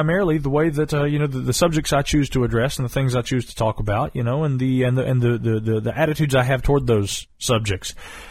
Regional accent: North Carolina, United States; You know, I grew up here in Western North Carolina, spending summer evenings around a campfire with my parents telling me stories about Bigfoot and things like that.

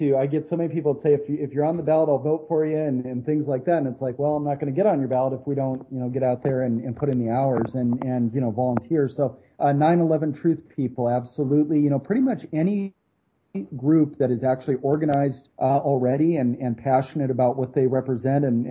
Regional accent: Oregon, United States; My home state of Oregon, it's 18,000 signatures.

